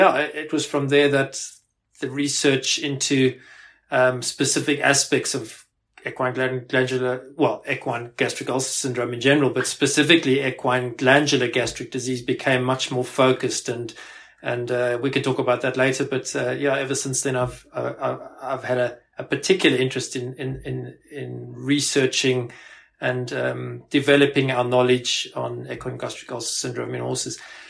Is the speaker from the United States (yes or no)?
no; South Africa; moved away as an adult; now in United Kingdom; I actually grew up in South Africa. You might be able to pick that up from my accent. And came over to the UK after I'd graduated from the University of Pretoria, where the vet school is in South Africa.